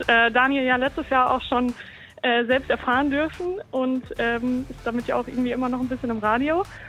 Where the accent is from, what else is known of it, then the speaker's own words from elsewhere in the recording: Brilon, North Rhine-Westphalia, Germany; Ich komme tatsächlich nicht aus Rösenbeck, aber ich komme aus Brilon, also quasi dem Ort, zu dem Rösenbeck auch gehört